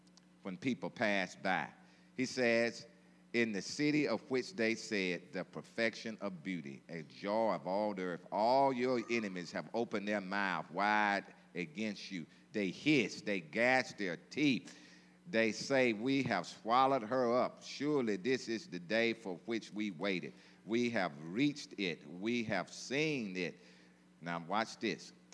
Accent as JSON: {"language": "English", "region": "Mississippi", "country": "United States", "lives_now": "Texas, United States", "said": "You know, I'm from Mississippi, you know."}